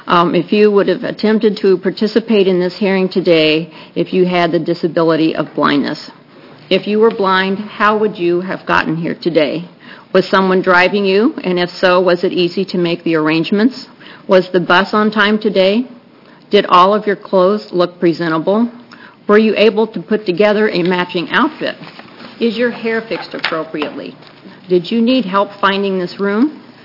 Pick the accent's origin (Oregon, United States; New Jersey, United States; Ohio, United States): Oregon, United States; Bend; I'm from Bend, Oregon.